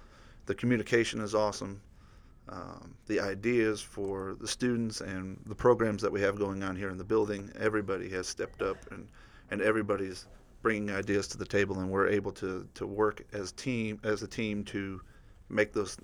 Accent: Detroit, Michigan, United States; Well, I'm originally from Detroit. I lived in Detroit and grew up there till I was about 11, and then I moved to a community a lot like Wood River, a town called KPAC.

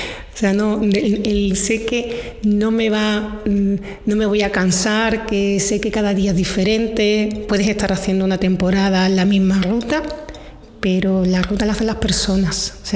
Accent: Ronda, Andalusia, Spain; También de trayectos cortos, Costa del Sol, Ronda, que yo soy de Ronda.

